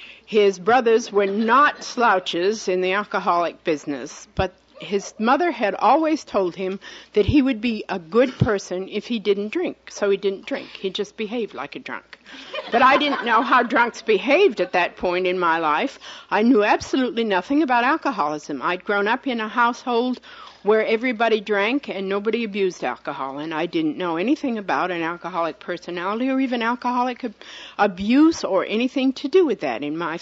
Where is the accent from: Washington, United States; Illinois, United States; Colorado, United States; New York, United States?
Colorado, United States; Denver; I'm from Park Hill in Denver, Colorado, District 1112.